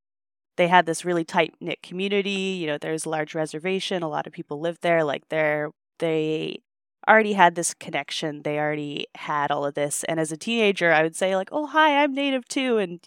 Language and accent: English; Anahim Lake, British Columbia, Canada; I am Olchaco Dene from Anaheim Lake. My mom was a 60 scoop survivor, so she was adopted from there.